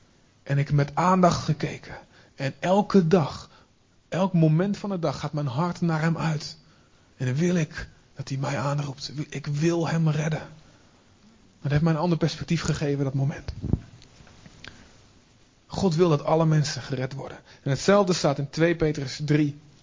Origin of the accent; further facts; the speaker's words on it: Olst, Overijssel, Netherlands; ik kom uit Deventer. Nou, ik kom eigenlijk uit Olst. Nog iets noordelijker. Maar ik heb altijd in Deventer alles gedaan. En in de kerk gezeten in Deventer.